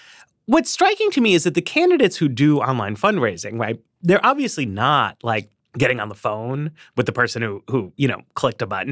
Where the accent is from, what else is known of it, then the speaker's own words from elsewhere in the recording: Northeast, United States; I'm from the Northeast, too.